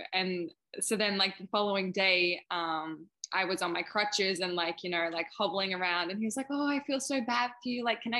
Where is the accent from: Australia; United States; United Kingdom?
Australia; well, I'm Australian and he's Canadian.